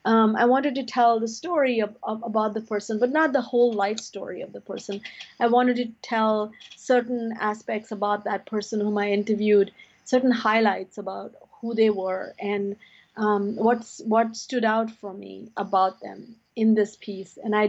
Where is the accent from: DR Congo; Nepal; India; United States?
India; I come from India, and I was influenced by, the Indian mythology, Hindu, Muslim, whatever it is.